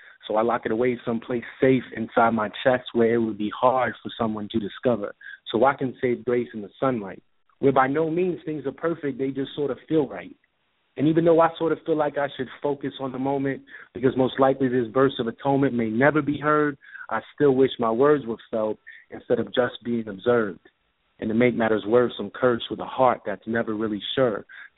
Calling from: Tampa, Florida, United States; from Tampa.

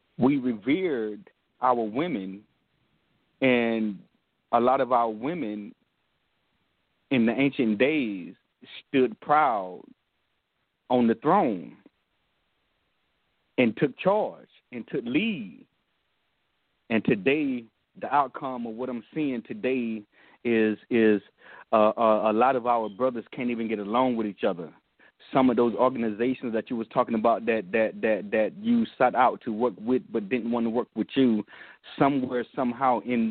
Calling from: Texas, United States; I'm calling from out of Texas right now.

